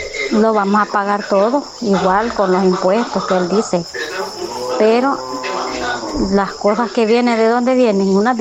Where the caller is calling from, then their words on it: Jiquilisco, Usulután, El Salvador; Yo soy de Jiquilisco.